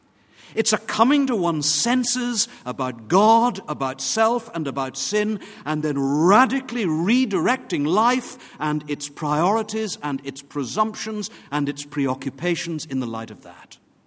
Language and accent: English; Northern Ireland, United Kingdom; When I was a small boy growing up in Sunday school in Northern Ireland, we were made to learn the Westminster Shorter Catechism, 1648